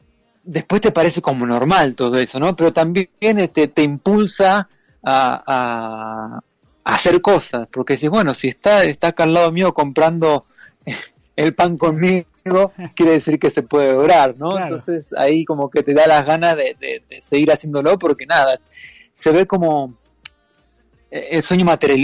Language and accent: Spanish; Buenos Aires, Argentina; soy de Argentina, Buenos Aires